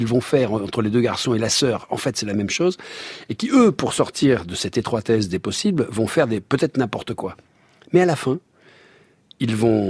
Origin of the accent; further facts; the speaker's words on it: Corsica, France; comme je suis corse